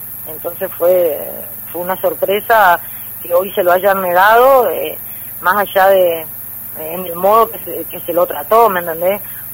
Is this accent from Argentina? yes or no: yes; Apóstoles, Misiones, Argentina; nuestro miedo era la ruta que él tenía que volver a Apóstoles, porque somos de Apóstoles.